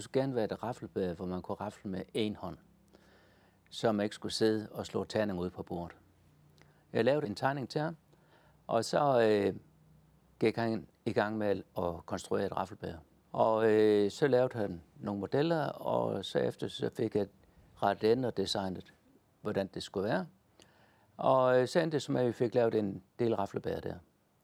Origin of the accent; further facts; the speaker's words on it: Sønderborg, Region of Southern Denmark, Denmark; Det hele startede i 1995, hjemme i mit barndomshjem i Sønderborg.